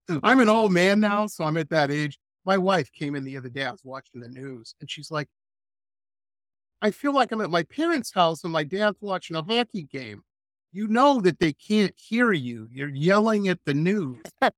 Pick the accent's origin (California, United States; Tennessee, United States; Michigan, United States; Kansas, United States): Michigan, United States; Detroit; But growing up, I grew up in Metro Detroit